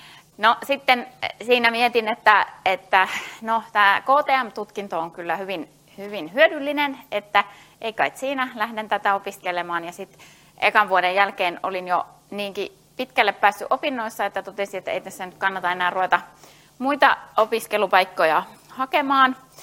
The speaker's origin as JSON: {"language": "Finnish", "town": "Jyväskylä", "region": "Central Finland", "country": "Finland", "said": "mä oon Jyväskylästä kotoisin. Mä oon kirjoittanut ylioppilaaksi tuosta Norssista."}